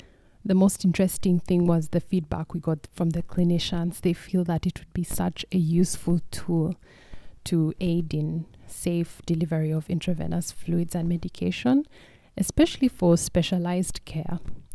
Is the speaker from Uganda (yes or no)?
yes; Uganda; We're coming from Africa, from Uganda, and I'm going to, Canada.